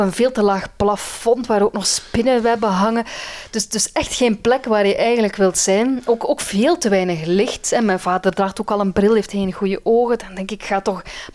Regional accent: Veurne, Flanders, Belgium; now in Antwerp, Belgium; Wij hadden in Veurne, de stad waar ik ben geboren en getogen, een bibliotheek.

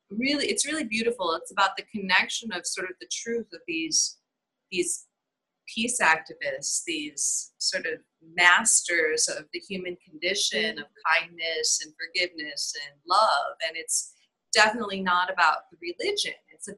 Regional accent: Chicago, Illinois, United States; I'm initially from Chicago.

